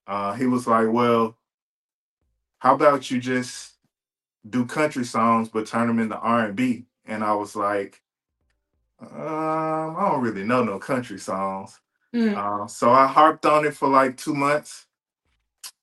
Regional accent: Monroe, Louisiana, United States; because I'm from Monroe, Louisiana, and it's 70% black. And I grew up all black schools all my life.

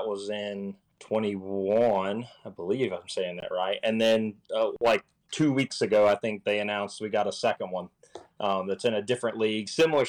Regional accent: Virginia, United States; now in Danville, United States; No, I'm from Grayson County.

